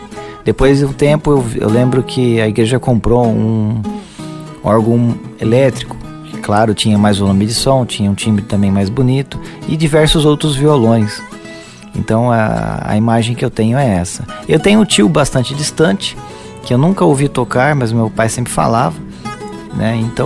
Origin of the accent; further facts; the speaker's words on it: Itu, São Paulo, Brazil; also born or lived in Jaguariúna / Mogi Mirim; eu fiz um concurso público na prefeitura de Itu, né? A cidade onde eu fui criado e nasci.